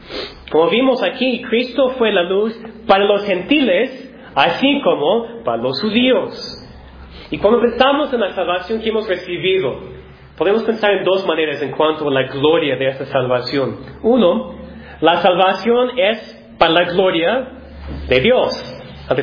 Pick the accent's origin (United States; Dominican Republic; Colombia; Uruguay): United States; now in Mexico; como misionero, yo vengo de los Estados Unidos y estoy predicando a mexicanos en un país muy católico